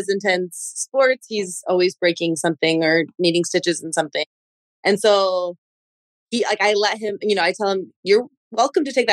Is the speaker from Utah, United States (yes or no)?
yes; Utah, United States; I'm from Utah and I have two teenage boys